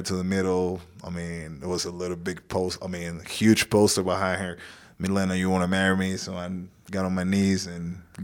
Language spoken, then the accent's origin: English; Uruguay; Well, me as a guy growing up in Uruguay and being there, as a young kid who always want to play European basketball